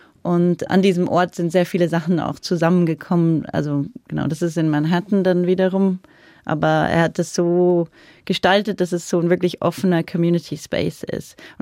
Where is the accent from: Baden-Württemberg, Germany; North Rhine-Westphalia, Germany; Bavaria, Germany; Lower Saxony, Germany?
Bavaria, Germany; speziell in meinem Kopf jetzt die so Kiefersfelden, Rosenheim, die eine, die die Münchner alle kennen. Und ich bin da ja auch in der Nähe aufgewachsen.